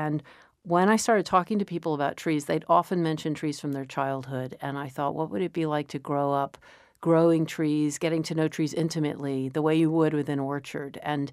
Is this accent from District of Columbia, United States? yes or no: yes; Washington, District of Columbia, United States; I grew up in Washington, D.C., and we had this big backyard that had a beech tree in it